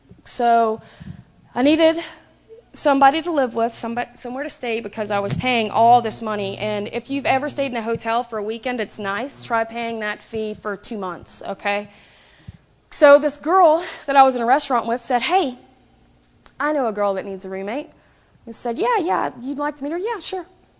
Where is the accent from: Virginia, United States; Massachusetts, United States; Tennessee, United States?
Tennessee, United States; moved away; I'm from Tennessee, by the way.